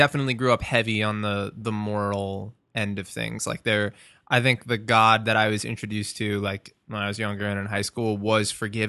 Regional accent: Long Island, New York, United States; Although I'm Long Island, I shouldn't say New York. I am specifically from Long Island. It's important to make that distinction.

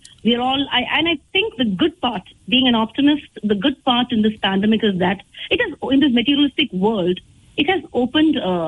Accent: Dubai, United Arab Emirates; I was brought up in Middle East. I was not working there. My entire childhood was in Middle East, UAE, Dubai, precisely. My parents were working there, so I have lived my childhood in Dubai

